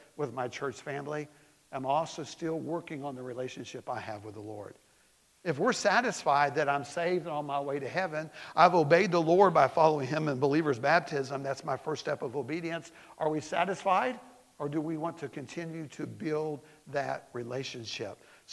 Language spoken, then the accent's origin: English; Tennessee, United States; I'm just going to do that because I'm from Tennessee.